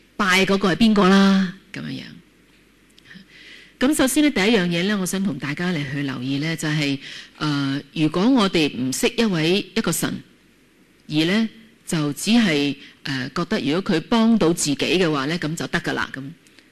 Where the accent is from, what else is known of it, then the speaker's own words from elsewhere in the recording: Guangdong, China; 就是用我们广东话讲法，就是不知乜水